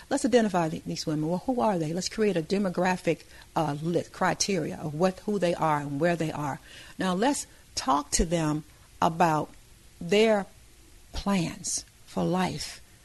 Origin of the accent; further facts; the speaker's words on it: Mississippi, United States; And, you know, I grew up in Mississippi. I have six, there's six of us.